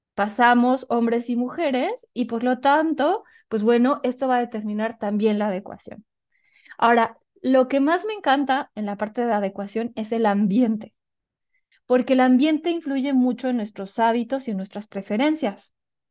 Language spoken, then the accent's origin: Spanish; Mexico; Como la gran mayoría de nosotras somos mexicanas